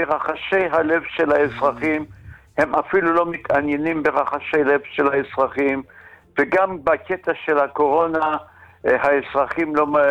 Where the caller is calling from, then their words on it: Haifa, Haifa District, Israel; שלום, אני מחיפה, אני כן.